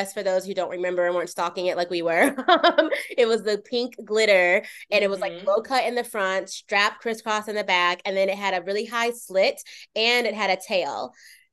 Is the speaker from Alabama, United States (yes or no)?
no; Philadelphia, Pennsylvania, United States; Yeah, I'm from Philly, and I have three siblings.